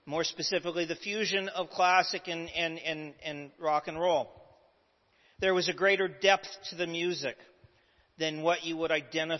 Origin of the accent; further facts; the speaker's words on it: Canada; Growing up in Canada, going back to my youth again.